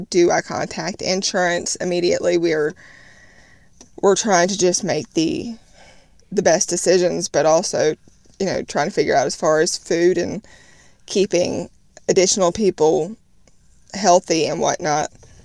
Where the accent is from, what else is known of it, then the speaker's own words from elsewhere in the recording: South Carolina, United States; also born or lived in South Florida; I'm originally from South Carolina, lived in South Florida, so I've dealt with several hurricanes myself.